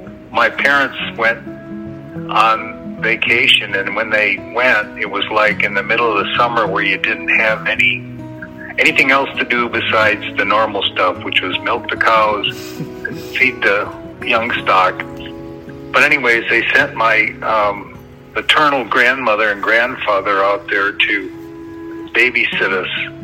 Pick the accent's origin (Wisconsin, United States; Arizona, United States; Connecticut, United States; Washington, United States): Wisconsin, United States; East Troy; In East Troy, Wisconsin.